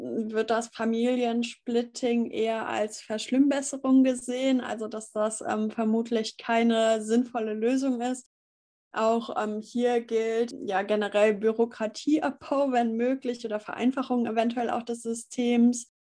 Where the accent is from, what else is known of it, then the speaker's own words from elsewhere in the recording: Anrath, North Rhine-Westphalia, Germany; Ich komme aus Anrath, einem kleinen Dorf in der Nähe von Düsseldorf.